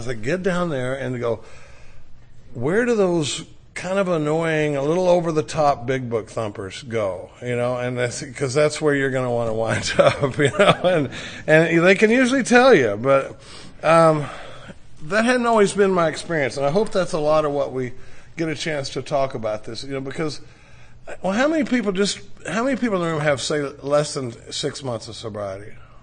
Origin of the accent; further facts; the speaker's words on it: Dallas, Texas, United States; born or raised there